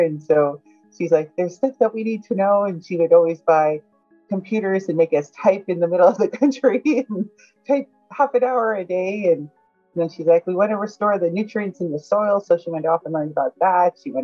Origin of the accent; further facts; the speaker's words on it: Alberta, Canada; I grew up in Northern Alberta, small rural farming community. The closest town was maybe 67 people.